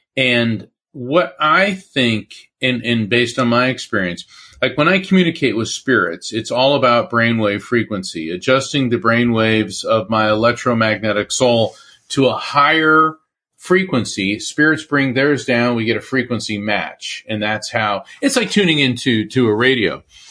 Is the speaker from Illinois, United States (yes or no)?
no; Florida, United States; we grew up in East Coast, Central Florida, and the surfing culture.